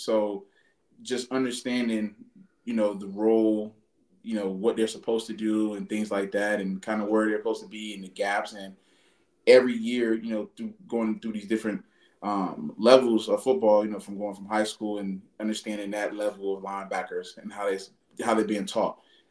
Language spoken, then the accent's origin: English; Miami, Florida, United States; I knew I didn't want to stay at home, you know, growing up in Miami and, you know, all the different things that offers and being so close to home.